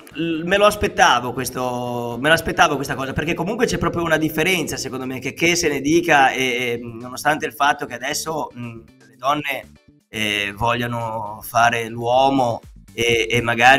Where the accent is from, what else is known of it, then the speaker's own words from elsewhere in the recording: Genoa, Liguria, Italy; io da genovese non riesco a comprendere bene queste cose